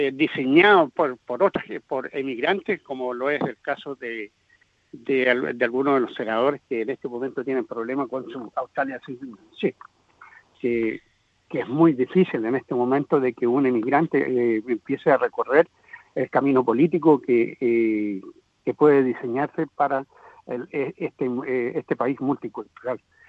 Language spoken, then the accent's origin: Spanish; Chile; moved away as an adult; había estudiado ingeniería en mina en mi país. Vengo de la Escuela de Ingeniería de Copiapó.